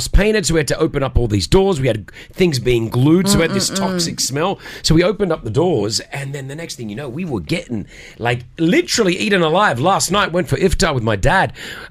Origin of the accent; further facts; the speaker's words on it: Australia; growing up in Australia, this is what every day was, mosquitoes and flies all the time.